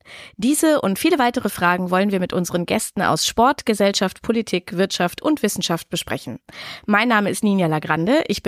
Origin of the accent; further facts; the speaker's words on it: Hanover, Lower Saxony, Germany; Ja, ich komme auch aus Hannover. Ich muss kurz reingrätschen. Ich lebe auch in Hannover